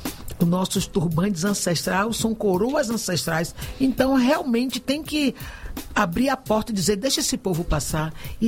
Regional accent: Muribeca, Brazil; born there; now in Salvador, Brazil; nasci no Quilombo da Muribeca. Quando eu chego em Salvador, no meado dos anos 80

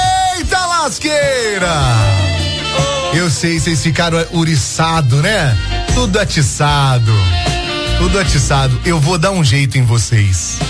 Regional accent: Marmelópolis, Minas Gerais, Brazil; aqui em Marmelópolis

